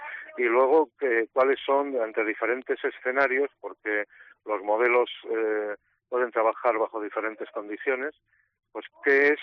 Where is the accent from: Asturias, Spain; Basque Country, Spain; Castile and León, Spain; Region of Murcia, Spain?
Asturias, Spain; Yo vengo de Asturias y ahí también fueron pioneros en el seguimiento y la medida y el control